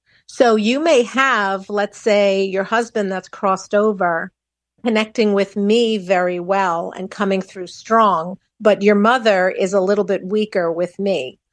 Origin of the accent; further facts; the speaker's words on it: Long Island, New York, United States; I'm actually from Long Island, out in Long Island. We just did purchase a second home in New Jersey.